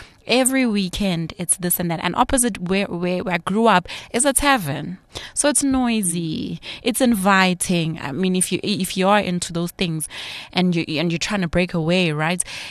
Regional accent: Soweto, Gauteng, South Africa; I grew up in Soweto

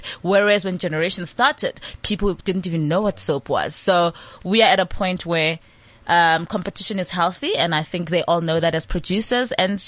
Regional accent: Soweto, Gauteng, South Africa; I'm from Soweto. I'm like, very African. Posh.

